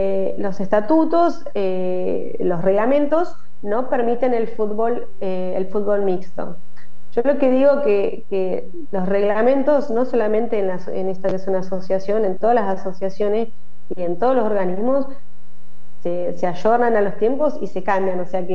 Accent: Viedma, Río Negro, Argentina; nosotros somos de Viedma, la capital de la provincia de Río Negro

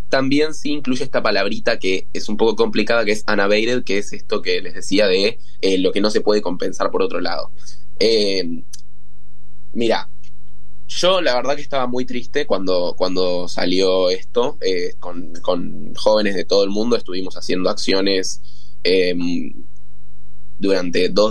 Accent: Argentina; Y les decía esto, o sea, mira, yo vengo de Argentina.

